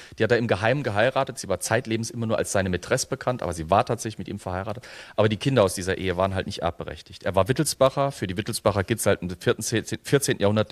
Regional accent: Zweibrücken, Rhineland-Palatinate, Germany; Ich komme selber aus Zweibrücken, deswegen bin ich dem auch einfach heimatpatriotisch ein bisschen verbunden.

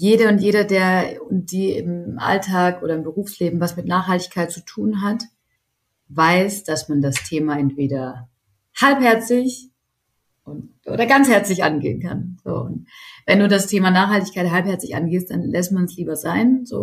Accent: Baden-Württemberg, Germany; Ich bin hier im Schwarzwald aufgewachsen, wo unser Unternehmen auch ist.

